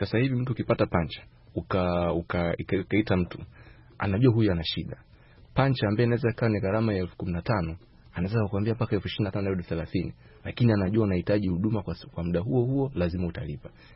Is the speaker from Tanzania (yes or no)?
yes; Singida, Tanzania; nimezaliwa na nimekulia Singida.